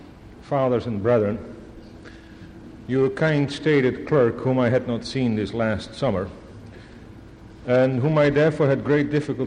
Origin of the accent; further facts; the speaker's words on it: Netherlands; English is a second language; Not being a Southerner, being a native from of the old country, from the Netherlands, I didn't even try, I didn't dare to.